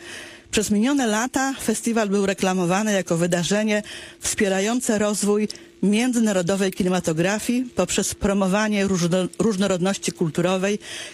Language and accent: Polish; Popielawy, Łódź Voivodeship, Poland; Jako dziecko dorastające u dziadków w popielawach pamiętam ich rozmowy o tych wszystkich dramatycznych wydarzeniach.